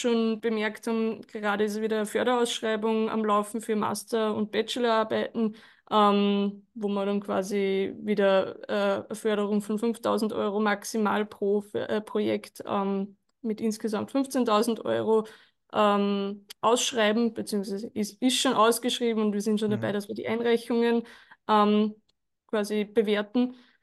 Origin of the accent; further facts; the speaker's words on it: Wels-Land, Upper Austria, Austria; Ich bin aus Welsland, ja.